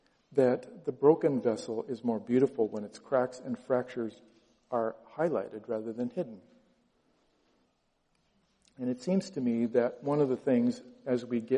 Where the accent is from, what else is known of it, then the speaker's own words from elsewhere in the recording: Washington, United States; I am from the 509. I grew up in Eastern Washington. And one of the things I learned living in the Tri-Cities